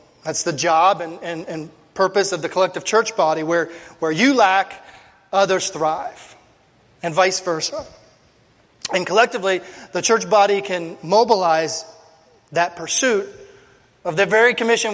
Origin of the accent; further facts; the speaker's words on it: Pennsylvania, United States; But yeah, I grew up in Pennsylvania and in a small town.